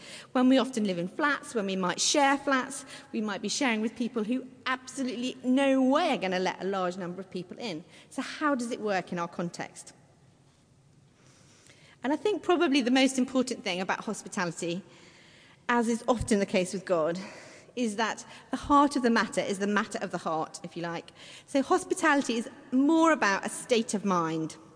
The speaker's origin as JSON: {"language": "English", "region": "South East England", "country": "United Kingdom", "tie": "born or raised there", "said": "because I grew up in Surrey, I know next to nothing about life."}